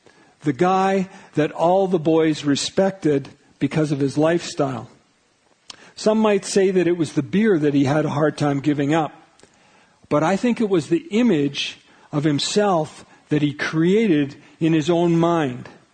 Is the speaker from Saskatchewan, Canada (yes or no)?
no; Sylvan Lake, Alberta, Canada; When I was growing up in Sylvan Lake, there was a guy that was a couple of years older than me